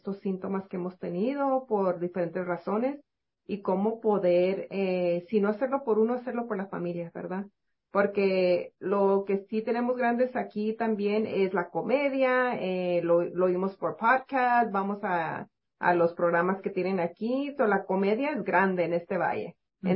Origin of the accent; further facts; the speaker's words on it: Mexico; uno aquí también en este valle, como mexicanos, sí nos castigamos de cierta manera